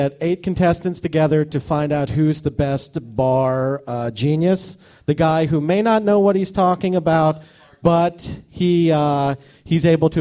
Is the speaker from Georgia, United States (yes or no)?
no; California, United States; also born or lived in Indiana; I'm an Army brat, so I was from